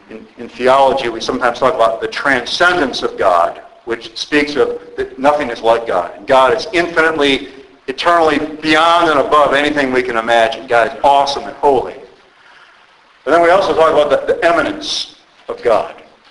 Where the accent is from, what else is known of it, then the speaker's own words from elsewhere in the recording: Toledo, Ohio, United States; I'm a 52-year-old male, I'm from Toledo, Ohio originally.